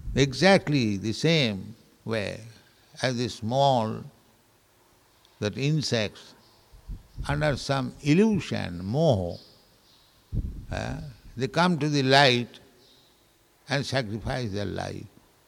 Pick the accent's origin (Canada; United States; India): India; English is a second language